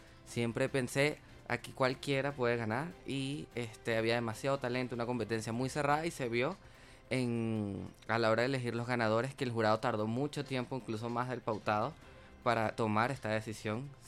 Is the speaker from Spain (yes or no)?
no; Venezuela; La verdad es que hasta último momento, como buen venezolano, lo dejé.